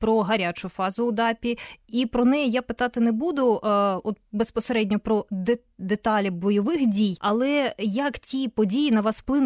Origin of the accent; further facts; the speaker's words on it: Luhansk Oblast, Ukraine; я сама з Луганщини